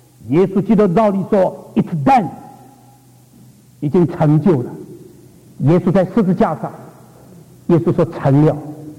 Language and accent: Chinese; China; 特别我们是中国人，那中国有很多关于教导的问题